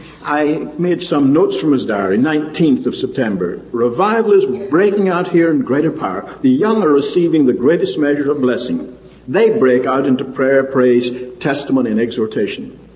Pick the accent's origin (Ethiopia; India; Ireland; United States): Ireland; when I was a lad growing up in Ireland